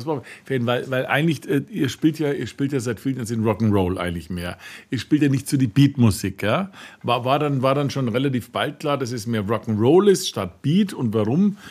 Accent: Nuremberg, Bavaria, Germany; Bei uns in Nürnberg

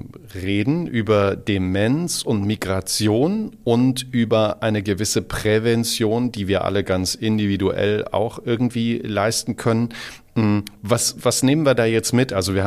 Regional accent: Apolda, Thuringia, Germany; Ja, ich bin Thüringer.

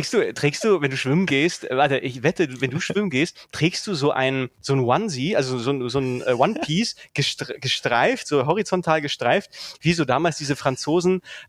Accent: Czechia; Lacrosse war in Tschechien, wo ich herkomme, das war immer so der Todesgegner von Floorball.

